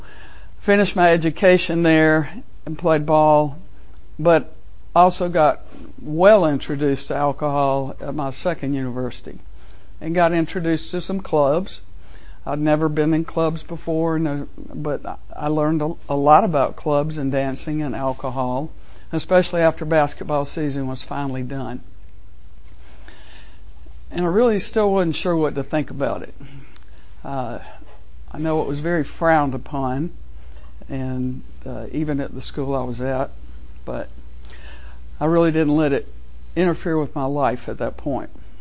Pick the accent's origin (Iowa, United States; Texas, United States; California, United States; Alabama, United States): California, United States; born there; So I was born in California. Only stayed there for a year and a half.